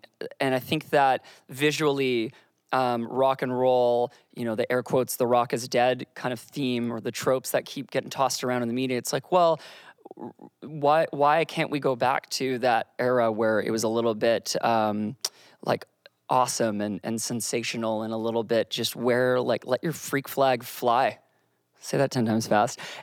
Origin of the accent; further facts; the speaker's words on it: Victoria, British Columbia, Canada; I grew up in Victoria, BC